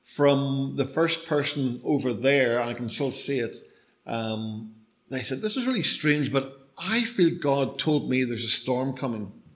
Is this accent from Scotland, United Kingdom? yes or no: no; Belfast, Northern Ireland, United Kingdom; And yes, I'm from Belfast, so we would normally say, what about you?